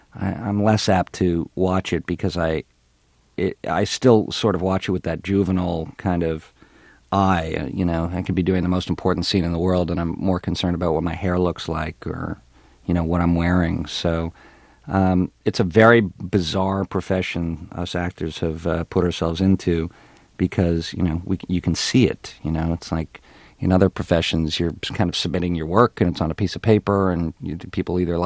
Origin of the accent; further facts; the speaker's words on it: Ottawa, Ontario, Canada; I grew up in Canada, in Ottawa, Canada, and, with my mom.